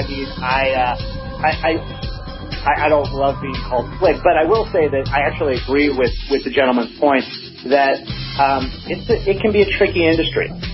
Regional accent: Colorado, United States; I'm from Colorado, and interestingly enough, I voted against recreational use cannabis before I was in the cannabis industry.

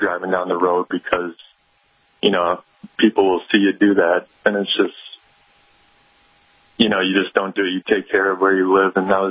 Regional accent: Wisconsin, United States; Even people I'm from Wisconsin originally, and they're like, oh, you're going to Missouri, you know, be careful down there.

